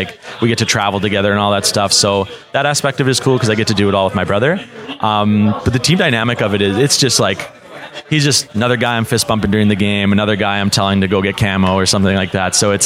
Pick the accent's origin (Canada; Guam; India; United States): Canada